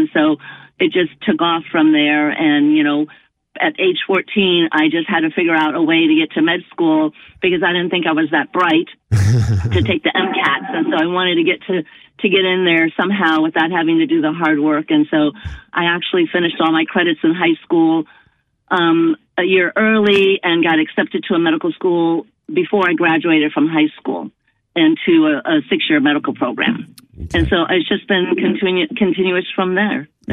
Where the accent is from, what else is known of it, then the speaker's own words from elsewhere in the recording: Carbondale, Illinois, United States; we were driving back to my hometown of Carbondale, Illinois